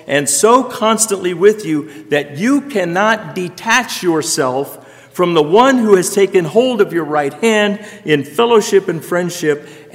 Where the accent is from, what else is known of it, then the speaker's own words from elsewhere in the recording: Phoenix, Arizona, United States; born there; Brothers and sisters, I was born in Phoenix, Arizona in the middle of July. I know something about heat in the desert.